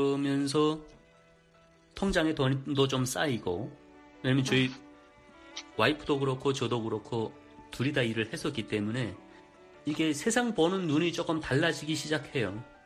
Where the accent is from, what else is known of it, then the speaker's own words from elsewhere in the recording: North Korea; now in South Korea; 대부분 북한에서 왔다는 것에 대해서 제 고객분들이 굉장히 흥미로워했어요.